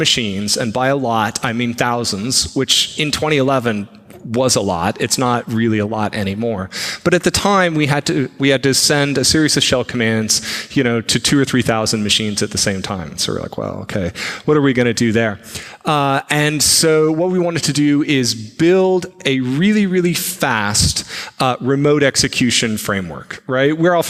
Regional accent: Salt Lake City, Utah, United States; As you can tell, I am a long way from home. I am from Salt Lake City, Utah.

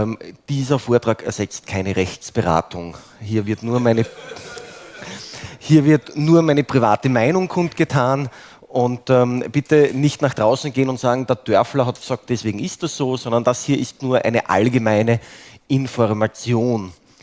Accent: Graz, Styria, Austria; Ich stamme ursprünglich aus Graz.

